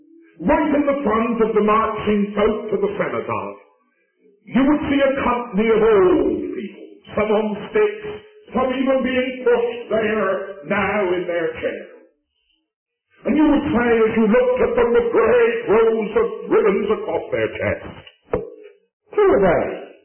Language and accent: English; England, United Kingdom; But I found myself in Waynesboro over the 11th of November, and I suppose, being an Englishman, they asked if I would speak at the United...